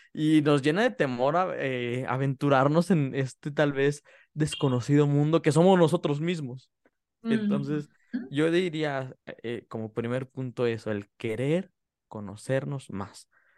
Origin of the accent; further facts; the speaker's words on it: Mexico; Yo soy de tez morena, para los que nada más nos van a estar escuchando en audio, pues les comparto. Yo soy morenito, como mexicano promedio.